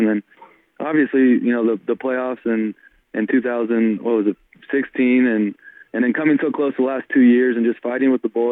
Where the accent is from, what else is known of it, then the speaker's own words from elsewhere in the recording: San Diego, California, United States; run out every single day in San Diego and play in front of my hometown, you know, friends, family